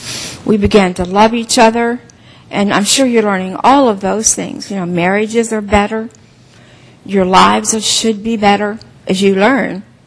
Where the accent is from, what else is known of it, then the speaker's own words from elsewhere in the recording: Pennsylvania, United States; You might be able to identify that with a little bit being from up in this area. I was from Pennsylvania, and I'd never heard the word born again or saved until I was 30 years old.